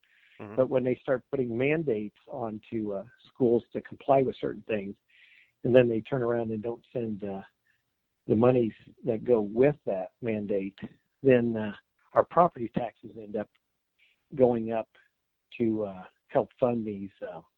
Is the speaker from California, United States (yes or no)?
no; Mount Pleasant, Iowa, United States; Sure. I grew up in Mount Pleasant, Iowa.